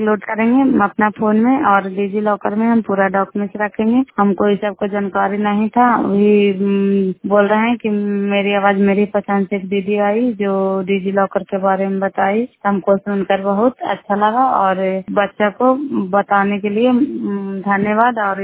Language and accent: Hindi; Bihar, India; नालंदा जिला करार ब्लॉक की निवासी हूँ।